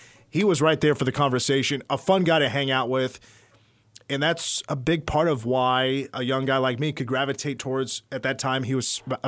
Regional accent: Little Morganville, United States; as a kid growing up in Little Morganville, who you had to drive 10 miles to go rent a video, renting a video game used to be a really big deal.

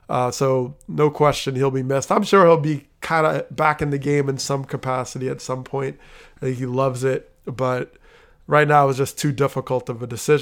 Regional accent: New Jersey, United States; And I grew up in Jersey

